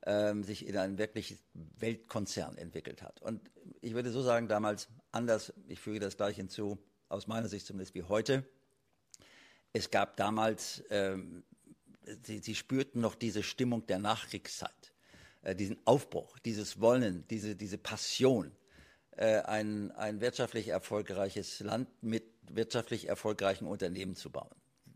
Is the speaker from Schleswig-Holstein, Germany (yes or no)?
yes; Neumünster, Schleswig-Holstein, Germany; ich bin in Neumünster geboren und habe auch die ersten 19 Jahre oder 19,5 Jahre meines Lebens in Neumünster verbracht, also sprich Kindheit und Schule. Und Neumünster war damals eine Industriestadt mit einer signifikanten Struktur aus Lederindustrie und Textilindustrie